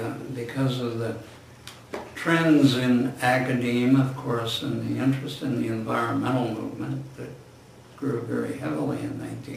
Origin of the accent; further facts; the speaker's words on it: Scranton, Pennsylvania, United States; Well, I grew up in Scranton and I went to William Penn number 40 school.